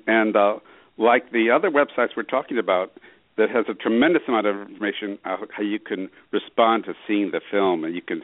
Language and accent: English; Georgia, United States; I'm from Georgia, Carol.